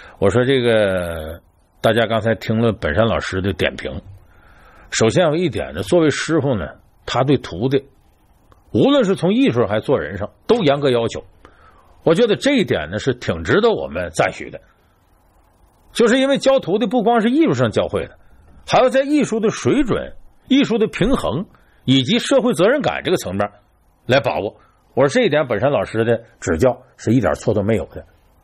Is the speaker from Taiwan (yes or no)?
no; Northeast China, China; 当然这个呢和我是东北人有直接关系，我们打小呢接受这些四六八句的一些教育